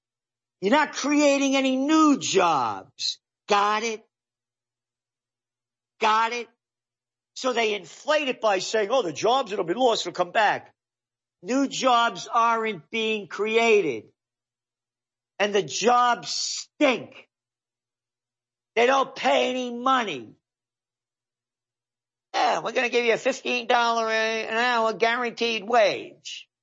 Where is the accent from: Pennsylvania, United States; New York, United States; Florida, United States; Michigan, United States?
New York, United States; The Bronx; I was a kid from the Bronx who moved to Yonkers.